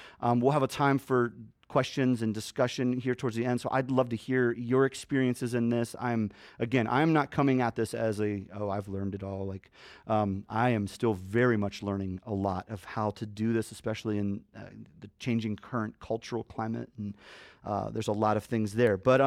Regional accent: Canada; I grew up in Canada as a kid on the mission field up there

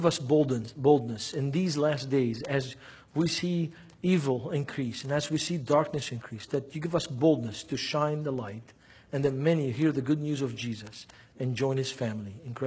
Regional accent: Lebanon; And I'm from Lebanon, you know.

